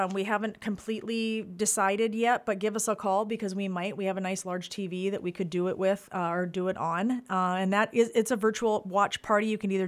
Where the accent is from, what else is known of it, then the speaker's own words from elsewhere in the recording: Fairmont, Minnesota, United States; He's from Fairmont, Minnesota, which is where I am from.